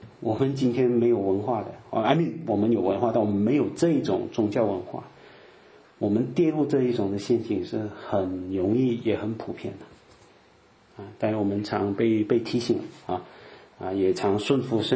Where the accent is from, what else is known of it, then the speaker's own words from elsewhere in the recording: Malaysia; 我是华侨马来西亚，